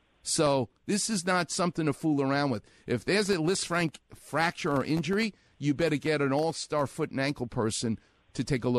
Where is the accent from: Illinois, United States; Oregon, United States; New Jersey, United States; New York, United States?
New York, United States; I'm Jewish and I'm from New York. We don't ride horses.